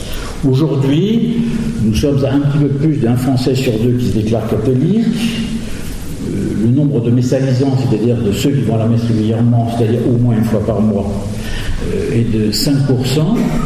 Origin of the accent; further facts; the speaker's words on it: France; mon propos sera sans doute marqué par le fait que je suis français.